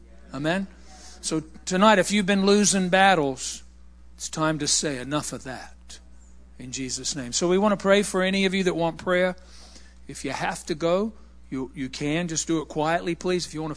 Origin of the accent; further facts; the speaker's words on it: New Zealand; I'm from New Zealand. Remember, they're upside down on the other side of the world.